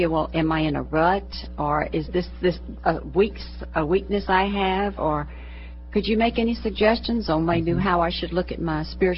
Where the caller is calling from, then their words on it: Port Arthur, Texas, United States; Texas. Port Arthur, Texas.